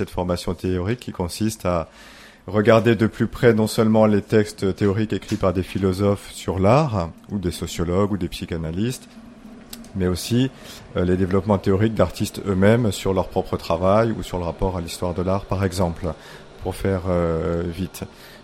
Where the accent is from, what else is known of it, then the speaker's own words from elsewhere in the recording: Paris, Île-de-France, France; Alors, d'abord, je suis parisien, donc voilà.